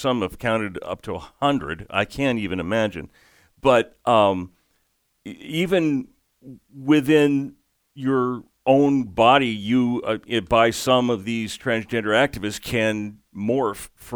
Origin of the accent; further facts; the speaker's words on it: Madagascar; I was growing up in Madagascar, as we've mentioned before, and we had one of these revolutions.